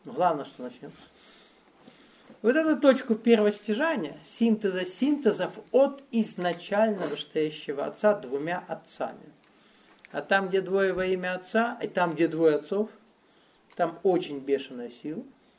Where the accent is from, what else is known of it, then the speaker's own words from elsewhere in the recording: Russia; Я россиянин. Естественно, выгоднее было это сделать России.